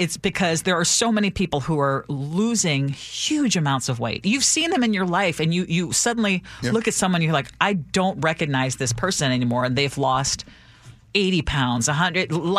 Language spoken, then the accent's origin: English; Philippines; But you gotta remember, I grew up in the Philippines. We were surrounded by water.